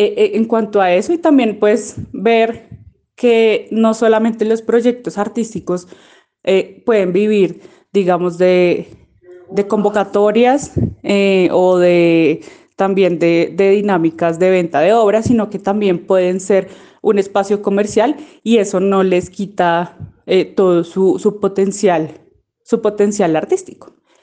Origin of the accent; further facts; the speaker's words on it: Bogotá, Colombia; representar esas vivencias como ciudadana, como bogotana